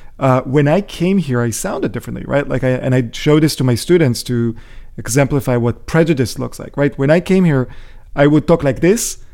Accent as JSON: {"language": "English", "region": "Central District", "country": "Israel", "tie": "born or raised there", "lives_now": "United States", "said": "if you grew up in central, you know, Israel like I did, you're Jewish"}